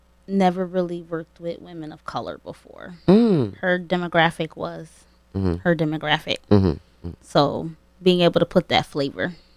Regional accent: New Haven, Connecticut, United States; now in Bridgeport, United States; I'm from New Haven. Mm-hmm. Born and raised from New Haven. I'm currently residing in the port. They call it the port, Bridgeport.

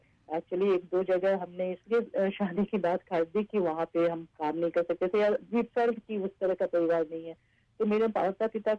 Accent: Jharkhand, India; moved away as an adult; now in Canada; भारत झारखंड, जो पहले बिहार हुआ करता था।

